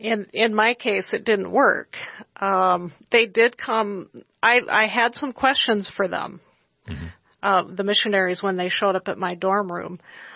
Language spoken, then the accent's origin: English; Utah, United States; I am from Utah, so living amongst the Mormons and being part of the Mormon religion, it really is a culture and a community.